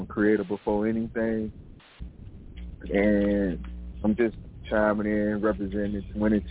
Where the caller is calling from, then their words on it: Florida, United States; I'm calling from the Gunshine State, home of the Drop Tops.